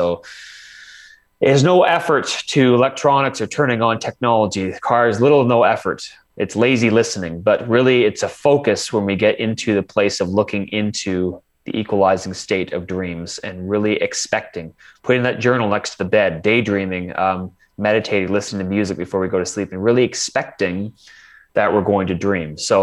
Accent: Canada; So me as a Canadian here picking on the Yanks.

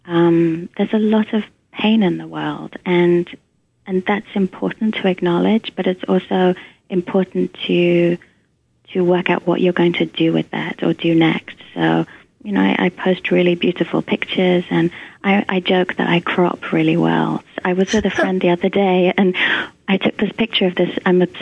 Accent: England, United Kingdom; moved away; I've been in the States for 12 years now, so sometimes I find myself using really American expressions that I never would have used growing up in England.

